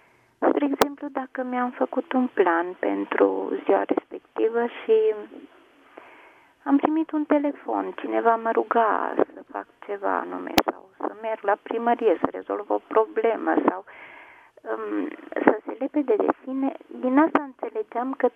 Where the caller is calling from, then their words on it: Roman, Neamț County, Romania; din Roman și aș vrea să vă rog să-mi răspundeți la o întrebare